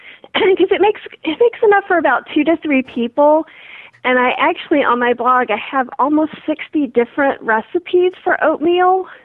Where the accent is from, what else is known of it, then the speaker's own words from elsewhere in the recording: North Carolina, United States; also born or lived in New Orleans / New York / St. Louis; because I lived in New Orleans for 12 years. I'm from North Carolina.